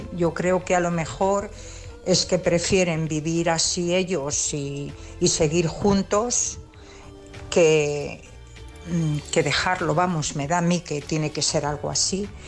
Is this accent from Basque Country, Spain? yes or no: no; Valladolid, Castile and León, Spain; de Valladolid.